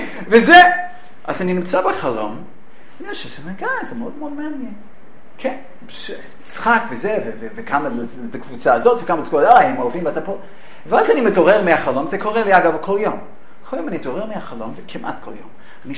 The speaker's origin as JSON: {"language": "Hebrew", "town": "New York City", "region": "New York", "country": "United States", "tie": "born or raised there", "said": "עכשיו, אני לצערי הרב, לא גדלתי בארץ ישראל ולמדתי בחדורים והייתי צדיק, גדלתי באמריקה, גדלתי במרכז מנהטן בניו יורק, וקצת ראיתי עולם"}